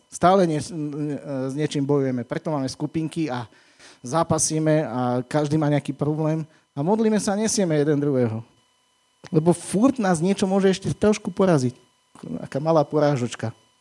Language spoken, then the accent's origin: Slovak; Partizánske, Trenčín Region, Slovakia; Však my sme z Partizanského.